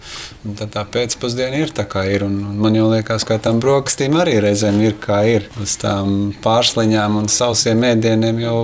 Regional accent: Līgatne, Cēsis Municipality, Latvia; Esmu no Līgatnes, nu tur, kur dabas parks, jā.

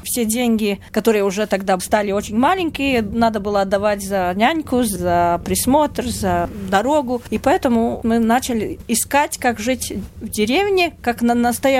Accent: Roja, Kurzeme, Latvia; also born or lived in Daugavpils / Riga; я сама родилась в Даугавпилсе, потом мои родители жили в Рое, в Талсинском районе, потом в Риге просто жила, когда училась и начала работать уже по профессии.

